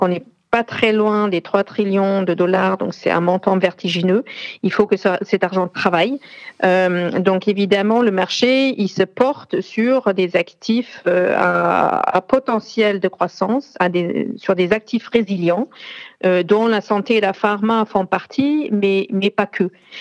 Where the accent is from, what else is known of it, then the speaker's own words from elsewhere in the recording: Germany; French is a second language; now in France; je suis allemande, je vis en France, je parle plusieurs langues, je connais plusieurs cultures.